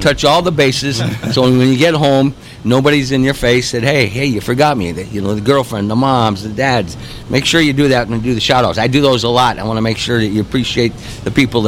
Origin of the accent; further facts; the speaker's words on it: Iowa, United States; No kidding. I'm from Iowa.